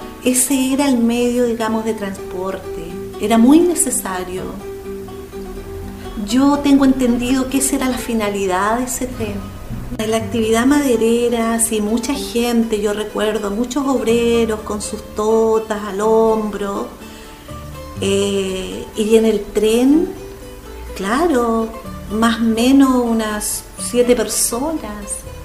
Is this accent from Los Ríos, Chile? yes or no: yes; Riñihue, Los Ríos, Chile; also born or lived in La Unión; tengo 52 años, nací en La Unión, luego cuando yo muy pequeña llegamos a vivir a Riñihue en el año 63